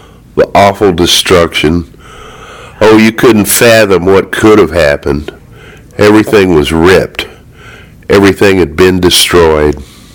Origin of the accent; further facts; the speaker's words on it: Texas, United States; now in New Orleans, United States; I'm a Texan transplanted to New Orleans.